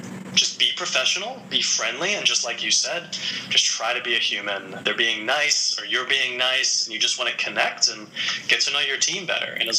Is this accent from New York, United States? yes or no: yes; Queens, New York, United States; Bayside, Queens.